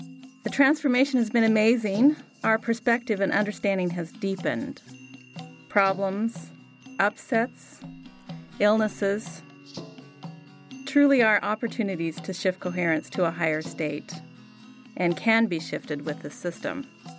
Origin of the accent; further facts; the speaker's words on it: Arizona, United States; from Arizona.